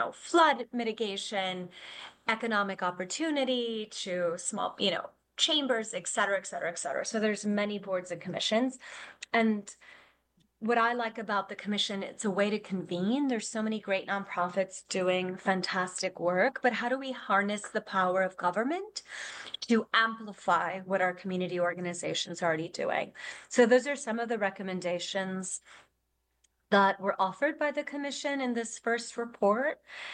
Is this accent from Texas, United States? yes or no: yes; Texas, United States; I'm a proud native Texan. I grew up in South Texas on the border.